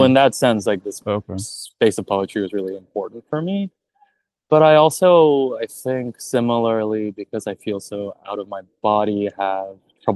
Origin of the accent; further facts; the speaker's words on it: Jacksonville, Florida, United States; also born or lived in Fresno; Which is where I grew up in Jacksonville.